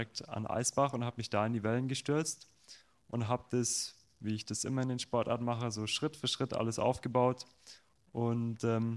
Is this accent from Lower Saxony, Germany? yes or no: no; Garmisch-Partenkirchen, Bavaria, Germany; Tatsächlich komme ich aus Garmisch-Partenkirchen. Das ist ganz im Süden von Deutschland. Eigentlich gar nicht weit weg von der Grenze zu Österreich.